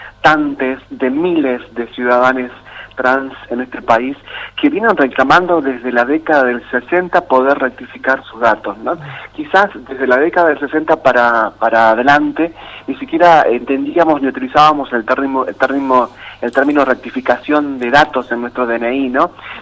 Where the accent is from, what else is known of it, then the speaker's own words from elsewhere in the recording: Tartagal, Salta, Argentina; cada vez que puedo vuelvo a los sonidos de la radio pública ahí en mi pueblo, en Tartagal.